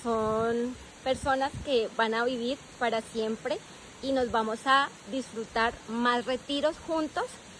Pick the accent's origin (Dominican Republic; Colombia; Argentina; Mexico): Colombia; soy de Colombia. He venido a este retiro con un propósito de sanar mis antepasados.